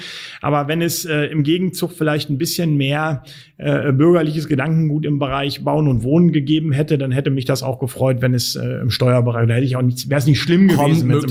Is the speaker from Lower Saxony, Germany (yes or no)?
yes; Lower Saxony, Germany; Als Niedersachse um die Ecke.